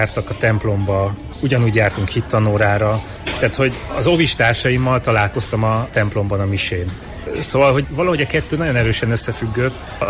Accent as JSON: {"language": "Hungarian", "town": "Szombathely", "region": "Vas", "country": "Hungary", "said": "Én Vas megyéből, Szombathelyről származom."}